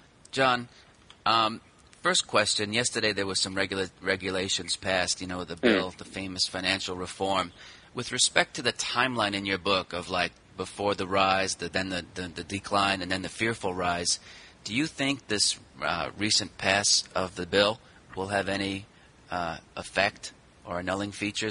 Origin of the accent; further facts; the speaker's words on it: New York City, New York, United States; I'm on the phone with him today from my hometown of New York City.